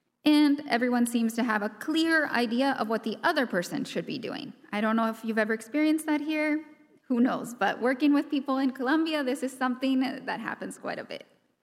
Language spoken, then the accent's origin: English; Nebraska, United States; I grew up in Nebraska, and I spent my summers up near the Boundary Waters in northern Minnesota.